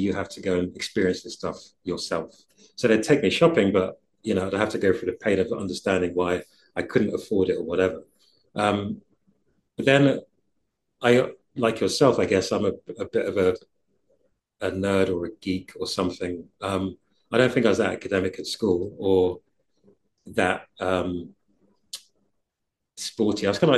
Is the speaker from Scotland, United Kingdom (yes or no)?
no; London, United Kingdom; my identity is that I'm a Londoner. I was born in East London. I pretty much grew up in East London.